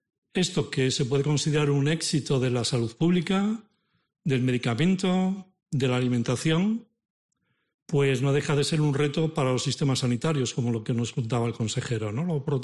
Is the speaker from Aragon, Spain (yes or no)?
no; Cantabria, Spain; moved away; llevo 20 años ya fuera de Cantabria, pero no hay día que no lea los medios de comunicación de mi tierra